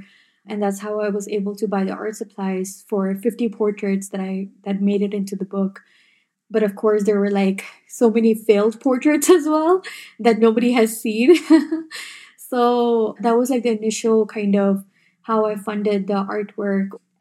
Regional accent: Pakistan; something that really inspired me and empowered me as a Pakistani woman myself

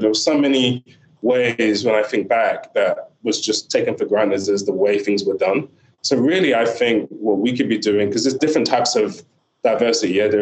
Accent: Nigeria; She doesn't, unfortunately for me, as a Nigerian dad, doesn't think she needs to perform as well as everybody else.

